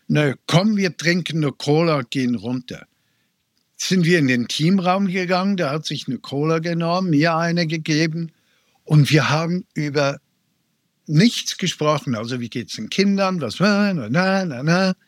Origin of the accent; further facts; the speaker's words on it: Switzerland; ich bin Schweizer.